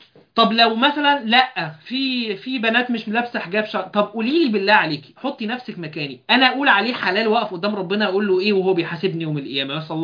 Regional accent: Alexandria, Alexandria Governorate, Egypt; رغم ان انا اسكندرانية

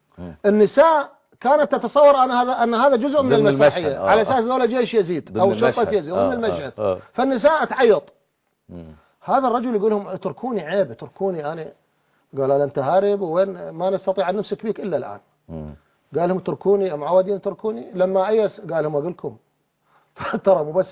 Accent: Iraq; احنا عندنا بالعراق

